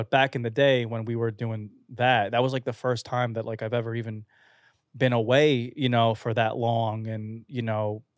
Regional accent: Staten Island, New York, United States; the street I grew up on in Staten Island was Bradley Avenue.

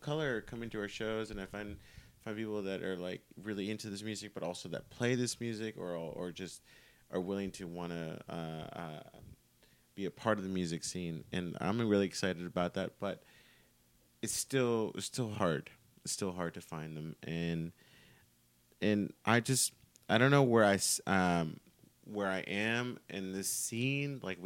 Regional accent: Salem, Oregon, United States; And I came from Salem, and I'm like

